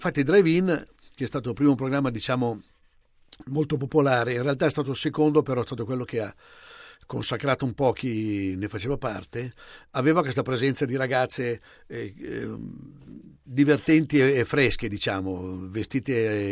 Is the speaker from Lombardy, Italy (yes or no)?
yes; Luino, Lombardy, Italy; io sono di Luino, sul confine svizzero